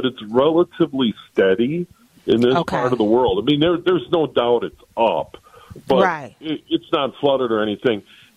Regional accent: Saint Paul, Minnesota, United States; when I was a little boy, growing up on Maryland Avenue in St. Paul, right there by Como Park

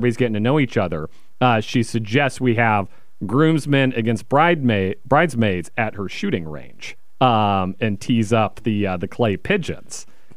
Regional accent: Wichita, Kansas, United States; now in Richmond, United States; when I moved here, and I am from Wichita, Kansas, so you just mentally imagine that.

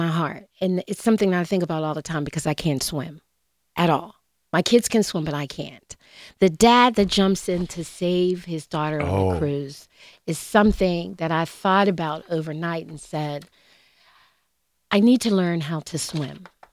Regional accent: Penn Hills, Pennsylvania, United States; You know, I'm from Penn Hills.

